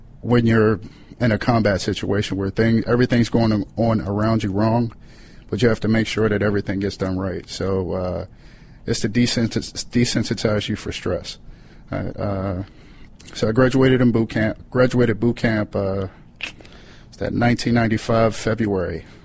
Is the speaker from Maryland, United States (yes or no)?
yes; Baltimore, Maryland, United States; I come from Baltimore City in Maryland.